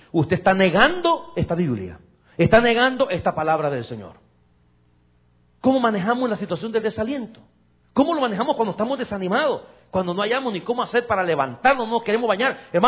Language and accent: Spanish; El Salvador; now in United States; hace muchísimos años, muchos años atrás, estábamos en mi país, en El Salvador, y mi mamá se vino para Estados Unidos.